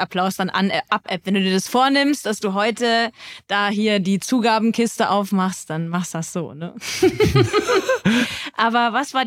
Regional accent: Munich, Bavaria, Germany; Ich komme ja aus Minga

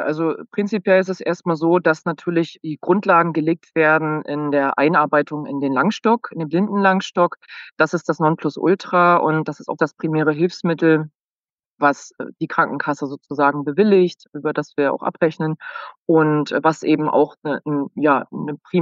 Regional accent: Neubrandenburg, Mecklenburg-Vorpommern, Germany; Ich bin gebürtig aus MacPom, tatsächlich. Einmal MacPom, bitte, wie man so schön sagt. Und komme aus Neubrandenburg. Und bin dann über einige Umwege, Greifswald, Potsdam, Berlin, Brandenburg an der Havel, nach Marburg gegangen

